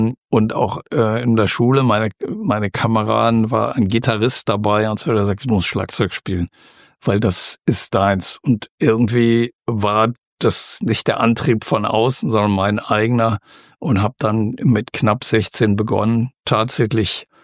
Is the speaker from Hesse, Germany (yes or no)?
no; Aachen, North Rhine-Westphalia, Germany; habe 4 Spielzeiten tatsächlich im städtischen Orchester in meiner Heimatstadt als Aushilfe gespielt durch meinen Schlagzeuglehrer, der Prinzipal, der erste Schlagzeuger im Orchester war in Aachen.